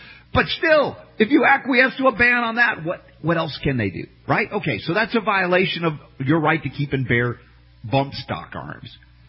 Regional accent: United States; I know I'm an American. I was taught a little history, not the real stuff, though.

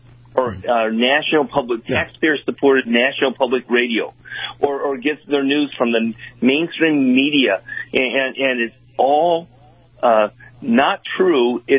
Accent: United States; As a Christian and as an American, I believe in justice.

